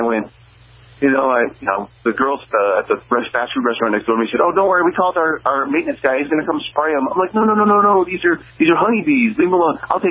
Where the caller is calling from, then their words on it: Manchester, New Hampshire, United States; I'm calling from Manchester.